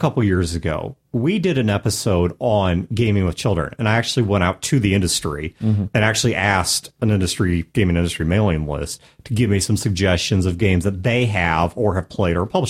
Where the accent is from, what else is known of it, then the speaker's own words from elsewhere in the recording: United States; For example, as an American, I cannot handle the full heat of properly made Thai food